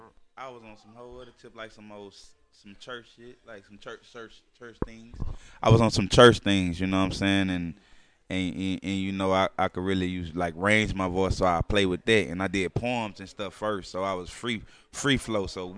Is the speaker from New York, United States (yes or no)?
no; Baton Rouge, Louisiana, United States; Oh, yeah, I'm from Baton Rouge, Louisiana, South Side, Baton Rouge.